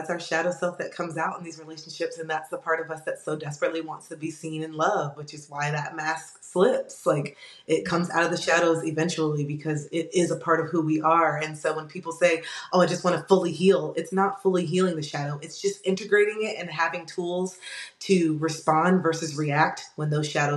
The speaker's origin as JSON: {"language": "English", "town": "Tampa", "region": "Florida", "country": "United States", "tie": "born or raised there", "said": "I was just very unhappy and still in Tampa, Florida. Had never left my hometown, traveled a lot, but never lived anywhere else but my hometown."}